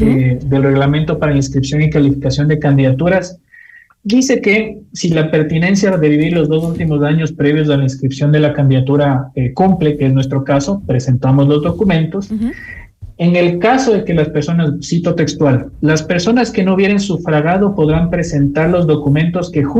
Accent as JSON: {"language": "Spanish", "town": "Quito", "region": "Pichincha", "country": "Ecuador", "tie": "born or raised there", "said": "toda mi vida he vivido en Quito, desde que tengo uso de razón. Yo crecí en Cotocoldado, estudié en el Central Técnico, viví antes de salir con una beca toda mi vida en Quito. No he vivido en otra ciudad en este país que no sea la capital de los ecuatorianos."}